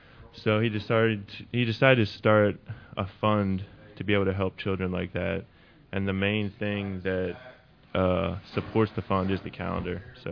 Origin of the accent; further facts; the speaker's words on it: Pennsylvania, United States; I'm actually from up north. I'm from Pennsylvania. And I moved down here for school